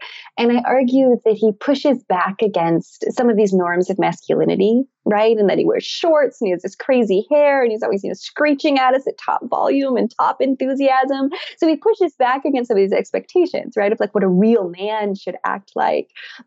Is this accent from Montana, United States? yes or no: yes; Montana, United States; also born or lived in California / Boston; And I've lived in California, I've lived in Boston, I loved being on both of the coasts. But I grew up in Montana.